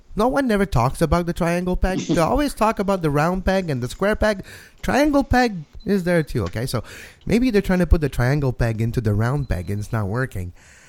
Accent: Canada; I wrote the little brothers from the north. Like, I am one of those brothers.

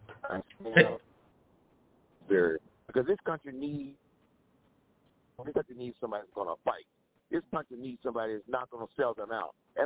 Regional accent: Homestead, Florida, United States; I'm a native Floridian. I grew up in Homestead, Florida.

